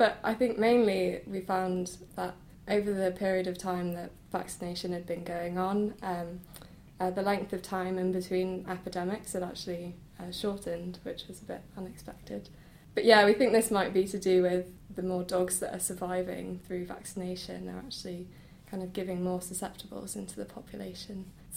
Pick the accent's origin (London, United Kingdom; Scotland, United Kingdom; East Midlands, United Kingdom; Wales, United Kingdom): Wales, United Kingdom; I come from Wales originally